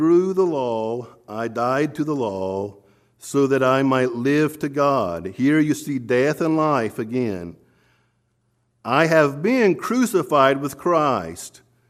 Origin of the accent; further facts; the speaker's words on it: United States; Well, you know, I'm an American. I speak English.